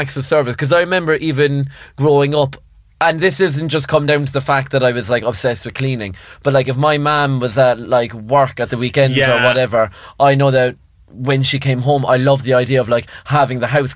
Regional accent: Ireland; I'm pure Irish mammy

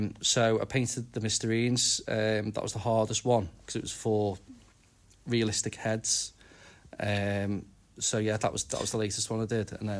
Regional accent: Wallasey, North West England, United Kingdom; Well, I'm an artist from New Brighton, Wallasey area.

